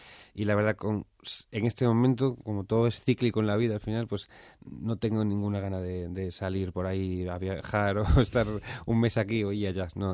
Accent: A Coruña, Galicia, Spain; now in Madrid, Spain; tanto en Coruña, donde en mi ciudad natal, donde pasé unos meses antes de venir definitivamente otra vez a Madrid.

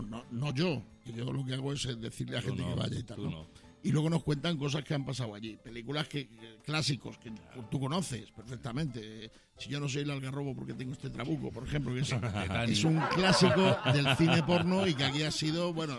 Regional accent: Extremadura, Spain; yo ten en cuenta que soy extremeño.

